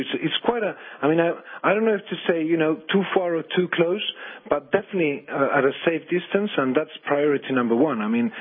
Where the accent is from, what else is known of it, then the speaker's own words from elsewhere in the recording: Spain; English is a second language; I'm from Europe, from Spain, and I was, you know, for many, many years, I was doing air shows and aerobatic flying